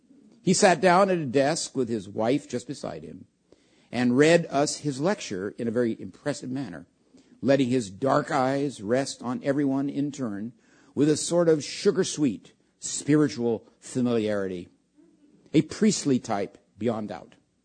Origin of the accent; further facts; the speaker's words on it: California, United States; Here's a funny one, because I'm from California.